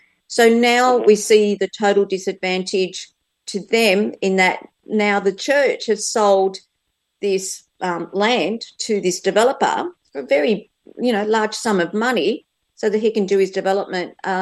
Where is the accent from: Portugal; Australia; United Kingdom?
Australia; Sydney, New South Wales; now in Shoalhaven, Australia; And I grew up in Sydney. I'm now in a country town, the Shoalhaven